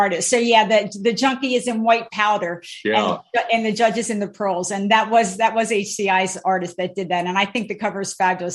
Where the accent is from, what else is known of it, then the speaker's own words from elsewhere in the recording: New Jersey, United States; now in San Francisco Bay Area, United States; I grew up in Central New Jersey. In New Jersey.